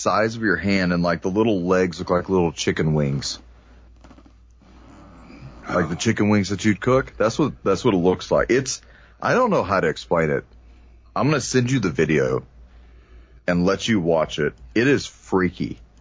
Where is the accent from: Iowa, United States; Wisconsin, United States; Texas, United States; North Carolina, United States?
Texas, United States; accent: Texas; There's my Texas accent, y'all.